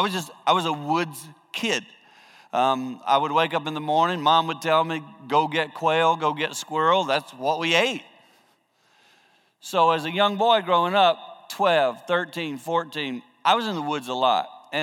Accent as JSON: {"language": "English", "region": "the Carolinas", "country": "United States", "tie": "born or raised there", "said": "I grew up in the Carolinas, and my father did not believe you could have a television."}